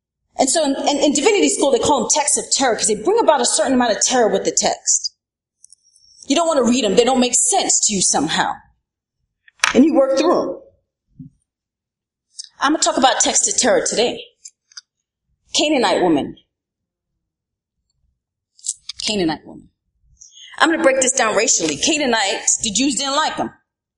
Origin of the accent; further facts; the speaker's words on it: Brooklyn, New York, United States; I'm from Brooklyn, New York.